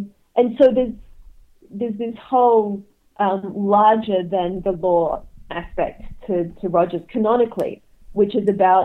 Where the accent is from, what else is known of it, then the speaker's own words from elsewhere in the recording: Australia; it made me go back and look at growing up in Australia in a bunch of institutions that were ostensibly very nurturing, the Anglican Church and then Sydney University